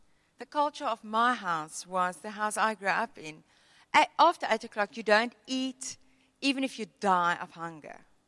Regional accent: Western Cape, South Africa; I grew up in the Kobokerveld on a fruit farm.

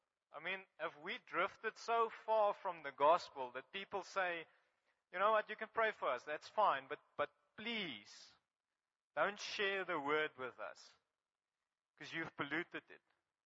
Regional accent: Graaff-Reinet, Eastern Cape, South Africa; first language Afrikaans; English is a second language; was born in an Afrikaans culture. I used English for self-defense. So Alistair and I grew up in Graaf-Reinet, and he was in Union High. I was in Volk School

